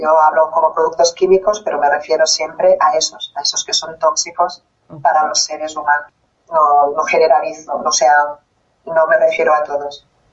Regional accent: Catalonia, Spain; Yo soy de cerca de Barcelona, estoy cerca de Barcelona, y en esta zona tenemos unas cuantas.

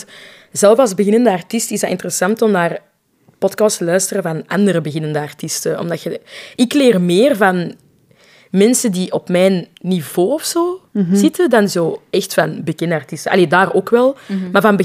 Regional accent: DR Congo; Of zo Congolese TikToks, omdat ik van Congo ben.

